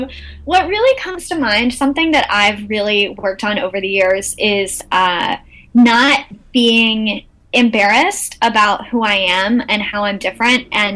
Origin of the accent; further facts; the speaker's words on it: United States; to me, like, as an American, that seems so like messy and like kind of rude